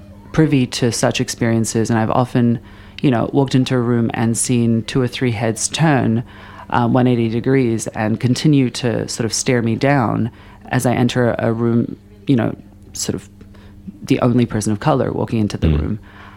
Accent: New Zealand; I'm from Aotearoa, New Zealand, just like you."

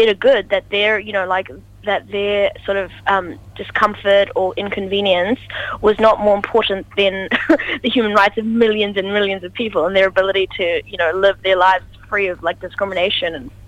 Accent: South Africa; I'm South African, you know, and my parents lived through the boycotts and divestment and sanctions of apartheid South Africa

